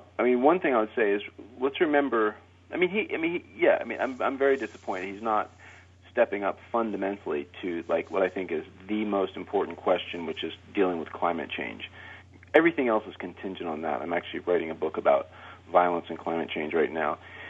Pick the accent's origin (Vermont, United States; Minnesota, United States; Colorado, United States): Vermont, United States; Putney; here in my hometown where I was originally raised, in Putney, Vermont, and these small New England towns